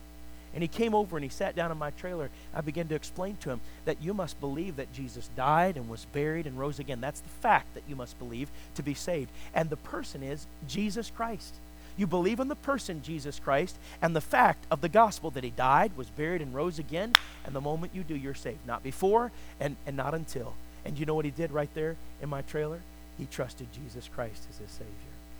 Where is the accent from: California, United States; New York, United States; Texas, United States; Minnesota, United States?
Minnesota, United States; Honey, trust me. I grew up in Minnesota.